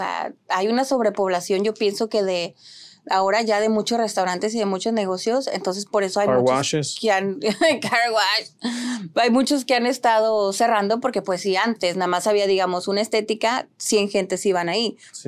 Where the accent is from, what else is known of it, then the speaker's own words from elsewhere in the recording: Reynosa, Tamaulipas, Mexico; also born or lived in McAllen, United States; soy originaria, o sea, nací en McAllen, pero crecí en Reynosa, Tamaulipas.